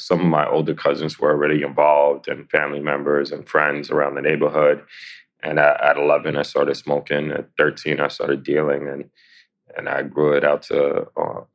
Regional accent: New York City, New York, United States; I born and raised in the Lower East Side of New York City. And my mom came to this neighborhood in the mid-80s when she was pregnant with me.

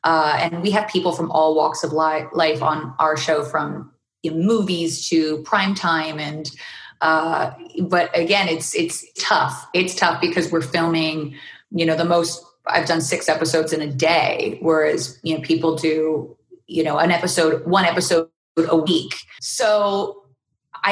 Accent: Canada; I'm Canadian. We're celebrated for being nice.

